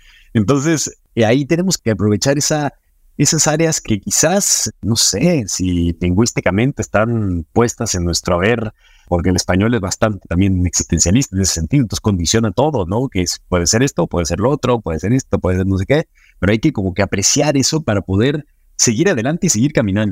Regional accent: Mexico; esa deuda que tenemos como mexicanos tremenda

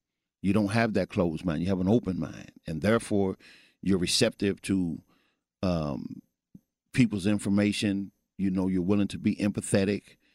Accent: Missouri, United States; now in Texas, United States; I'm originally from Missouri, and upon my inception to Texas

